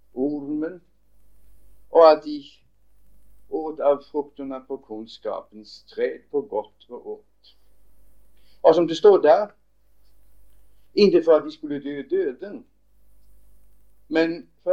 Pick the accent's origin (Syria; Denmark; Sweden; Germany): Denmark; Swedish is a second language; jag är dansk